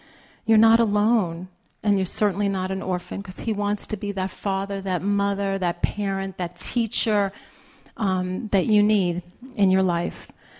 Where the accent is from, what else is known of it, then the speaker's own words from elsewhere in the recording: Brooklyn, New York, United States; I grew up in Brooklyn.